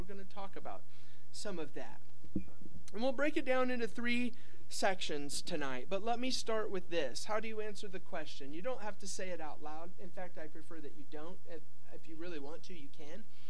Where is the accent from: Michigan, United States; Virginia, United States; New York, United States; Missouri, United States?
Missouri, United States; Kansas City; I've got to say, I'm from Kansas City. I'm from Kansas City. And do you see what I've done? I told you where I came from. This is where I was born. This is where I'm from.